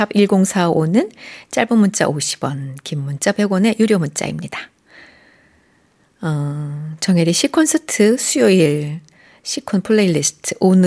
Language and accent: Korean; Seoul, South Korea; also born or lived in Yeonggwang; 저는 태어나기 전 전남 영광에서 태어났는데요. 많은 시절을 사실 서울에서 보냈죠.